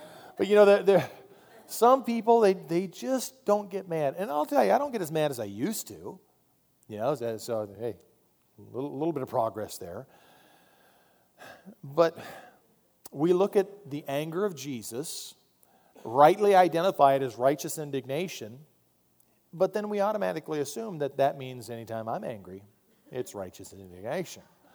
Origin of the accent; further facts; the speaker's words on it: United States; As an American, I think that everybody ought to pay taxes.